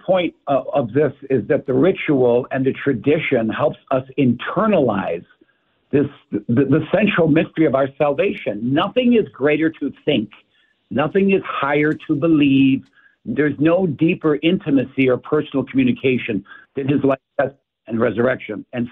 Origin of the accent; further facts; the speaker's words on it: Chicago, Illinois, United States; Chicago. So I grew up in Ukrainian village at St. Helens